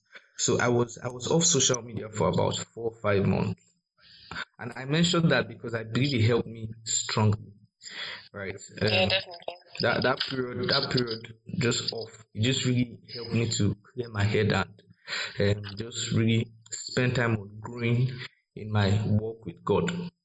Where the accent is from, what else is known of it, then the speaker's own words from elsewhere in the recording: Port Harcourt, Rivers, Nigeria; we grew up in Port Harcourt